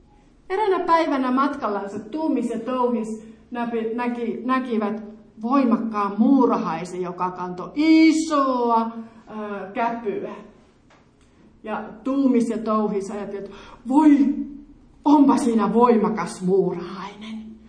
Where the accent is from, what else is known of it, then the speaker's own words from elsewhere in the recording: Joensuu, North Karelia, Finland; now in Tampere, Finland; minä olen Tampereella tällä hetkellä. Minähän olen syntynyt ja kasvanut Joensuussa ja olen saanut olla siellä seurakunnan työntekijänä jo useamman vuoden.